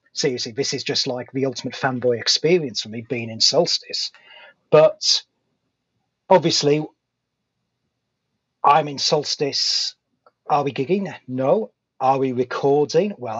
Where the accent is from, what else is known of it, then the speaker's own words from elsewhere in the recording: United Kingdom; accent: British; because I have that slight gravitas of having a British accent